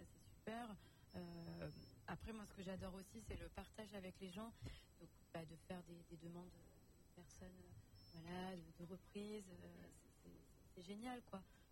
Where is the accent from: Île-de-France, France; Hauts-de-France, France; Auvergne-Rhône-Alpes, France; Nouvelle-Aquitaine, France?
Auvergne-Rhône-Alpes, France; Lyon; also born or lived in Nice; Je suis lyonnaise.